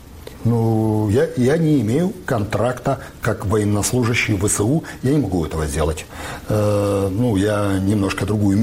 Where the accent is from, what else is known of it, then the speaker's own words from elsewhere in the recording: Belarus; now in Ukraine; Мы, белорусы, которые есть сейчас в Украине